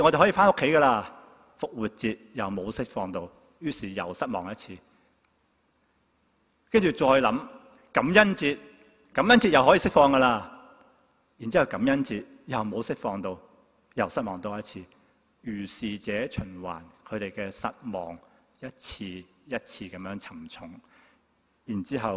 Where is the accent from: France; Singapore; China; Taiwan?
China; 跟我们中国人有句说话也是很相似，真金不怕红炉火